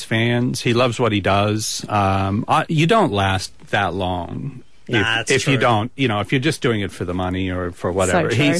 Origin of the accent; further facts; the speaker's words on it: Midwest, United States; I'm a modest person. I'm from the Midwest.